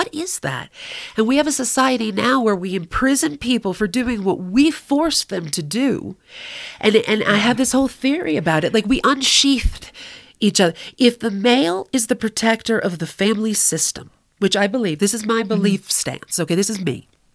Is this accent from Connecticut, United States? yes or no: yes; Connecticut, United States; I'm from Connecticut.